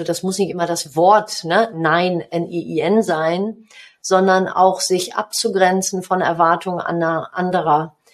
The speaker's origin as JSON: {"language": "German", "region": "Hamburg", "country": "Germany", "tie": "born there", "also_born_or_lived": "North Rhine-Westphalia", "said": "Ja, ich bin in Hamburg geboren."}